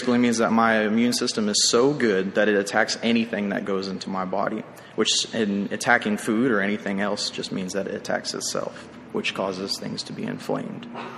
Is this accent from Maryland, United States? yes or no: no; Wichita Falls, Texas, United States; also born or lived in Abilene, Texas; But I was born in Abilene, Texas in 1999, so I'm a 90s kid. That means I'm not 32. It means I'm 23. In 2002, my family moved to Wichita Falls because of the birth of my sister.